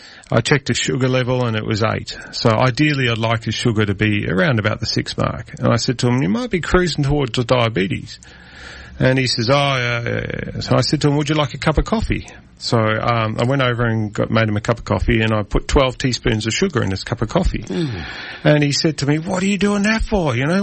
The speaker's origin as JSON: {"language": "English", "country": "New Zealand", "tie": "born or raised there", "said": "I have a few mentors because I grew up in New Zealand"}